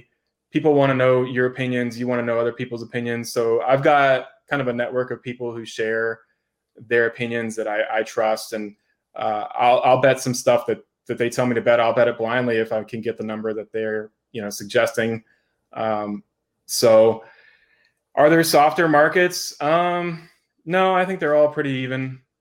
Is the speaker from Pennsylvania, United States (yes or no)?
no; Florida, United States; also born or lived in Las Vegas, United States; So I moved out to Las Vegas for 6.5 years and moved back to Florida. This is my home state. I was born here.